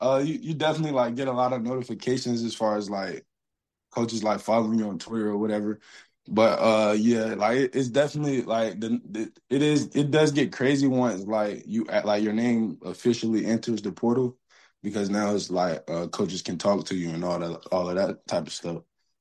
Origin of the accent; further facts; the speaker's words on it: Portsmouth, Virginia, United States; I'm from Portsmouth, Virginia. It's like more of the 757 area.